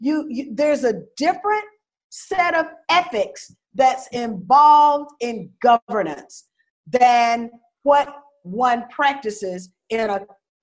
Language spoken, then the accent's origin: English; the South, United States; I'm from the South.